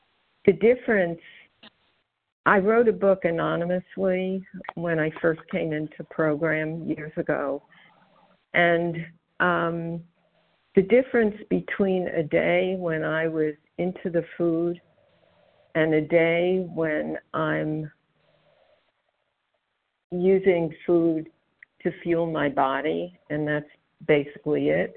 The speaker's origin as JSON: {"language": "English", "region": "New York", "country": "United States", "said": "I'm from New York."}